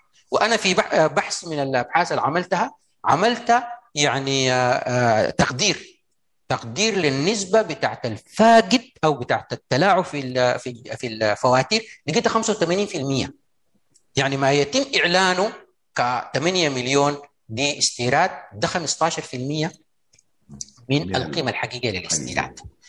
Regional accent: Sudan; النظام الجمركي عندنا في السودان

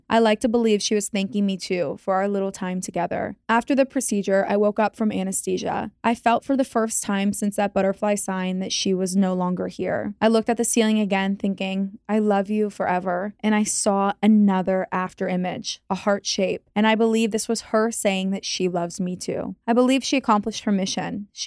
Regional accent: Brazil; English is a second language; I wanted to start apologizing for my broken English. I'm from Brazil. … Feel free to use. 27 years old and my pronouns are she, her.

